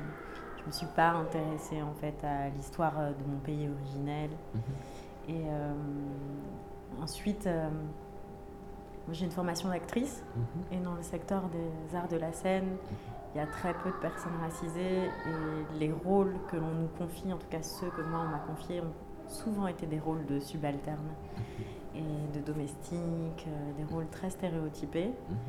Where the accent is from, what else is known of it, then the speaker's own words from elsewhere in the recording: France; J'ai grandi dans un environnement majoritairement blanc. À la campagne, en France, j'ai été adoptée par une famille française.